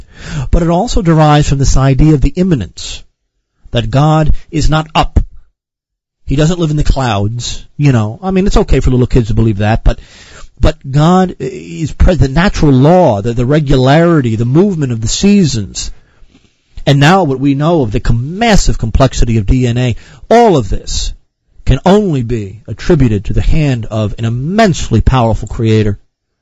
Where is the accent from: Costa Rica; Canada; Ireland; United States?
Ireland; Being an Irishman myself, I've noticed this early on, that Ireland and Ukraine have very much in common.